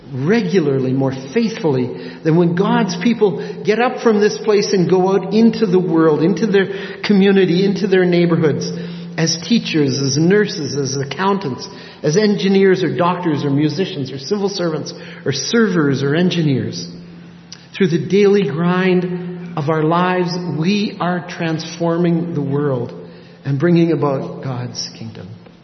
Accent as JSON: {"language": "English", "country": "Canada", "said": "They had seen that I was from Canada as well."}